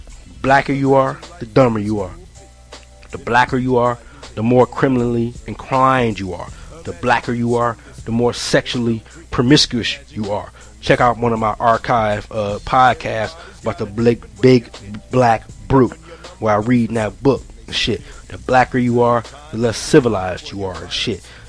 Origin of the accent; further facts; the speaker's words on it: Cleveland, Ohio, United States; That nigga from Cleveland, too. I'm from Cleveland.